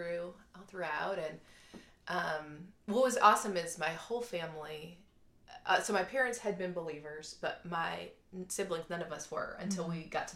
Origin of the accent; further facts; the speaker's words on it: Cleveland, Ohio, United States; now in Dallas, United States; So yeah, I grew up in Cleveland, Ohio, in one of the suburbs, and the oldest of four, grew up going to a Methodist church